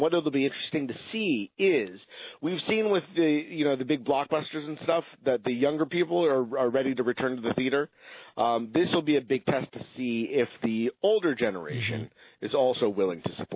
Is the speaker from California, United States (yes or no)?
yes; Los Angeles, California, United States; She's very famous, and growing up in Los Angeles, I was very well known for me.